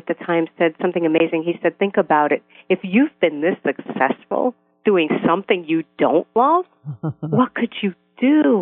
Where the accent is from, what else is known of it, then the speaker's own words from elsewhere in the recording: Brooklyn, New York, United States; But I grew up in Brooklyn, New York, Orthodox Jewish family.